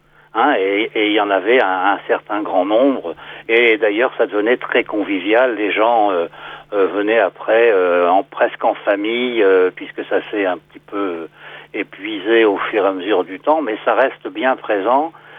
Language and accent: French; Nantes, Pays de la Loire, France; Je suis né à Nantes. Pour moi, c'est la Bretagne. Et je suis né en 1945 et j'ai beau faire tous les petits calculs, ça fait quand même 75 ans.